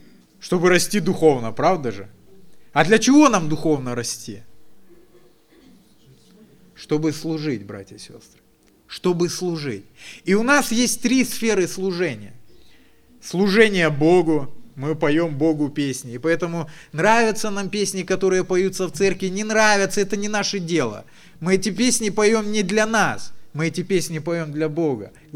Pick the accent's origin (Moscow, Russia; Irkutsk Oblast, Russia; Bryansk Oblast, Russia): Irkutsk Oblast, Russia; Angarsk; Сам я родом из Ангарска, как и моя супруга.